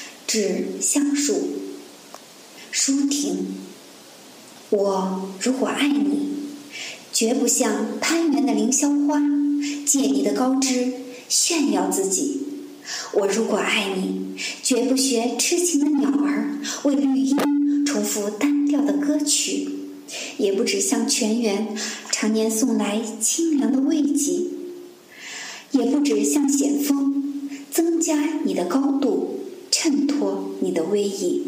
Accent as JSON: {"language": "Chinese", "town": "Huanggang", "region": "Hubei", "country": "China", "lives_now": "Guangzhou, China", "said": "来自现代诗人闻一多的故里湖北黄冈，目前是广州市黄埔区永和开发区的一名务工人员。"}